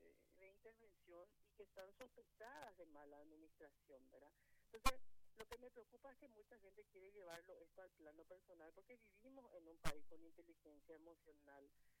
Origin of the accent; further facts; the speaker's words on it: Paraguay; nosotros tenemos que mirar como paraguayos